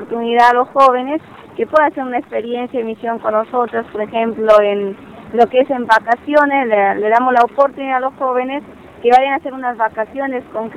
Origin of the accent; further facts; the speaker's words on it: Mexico; en mi país, a lo que es México